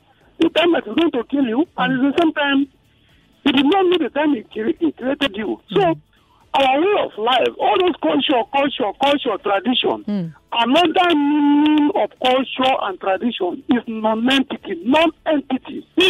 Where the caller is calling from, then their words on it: Lekki, Lagos, Nigeria; I'm calling from Lekki.